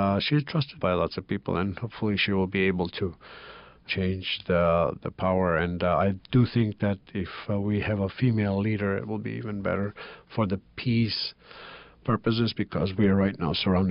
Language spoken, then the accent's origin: English; Georgia; accent: Georgian; I should read it with my Georgian accent.